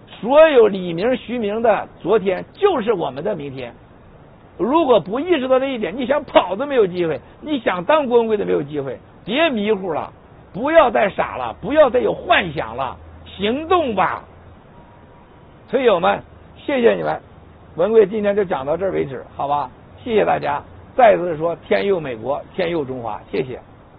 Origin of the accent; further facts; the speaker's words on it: Shandong, China; 我们山东老家有句话，